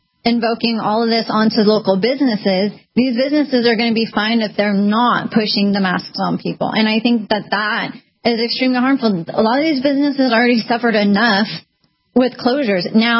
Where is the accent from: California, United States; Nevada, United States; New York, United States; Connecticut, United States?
California, United States; moved away as an adult; Exactly. I come from California. I was raised in California. I know all the laws in California.